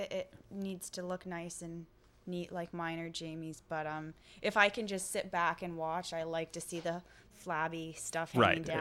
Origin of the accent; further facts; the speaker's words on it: New England, United States; Well, I'm from New England, and I was in school there, pre-med, blah, blah, blah, college student